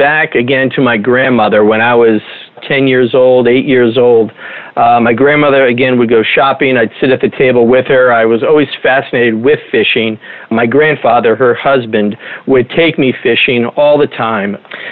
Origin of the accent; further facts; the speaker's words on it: Paterson, New Jersey, United States; born there; now in Jefferson, United States; I was born in New Jersey. Patterson, New Jersey is where my family is originally from, Bergen County area.